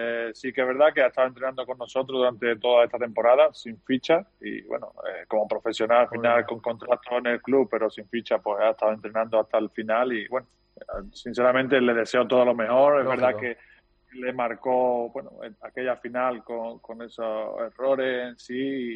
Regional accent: Andalusia, Spain; accent: Andalusian; Si te hablo en inglés, se me nota el acento andaluz.

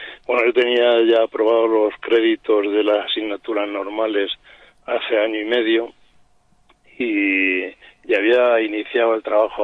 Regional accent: Tomelloso, Castilla-La Mancha, Spain; born there; Tomelloso es el pueblo donde yo nací, que es un pueblo de la provincia de Ciudad Real.

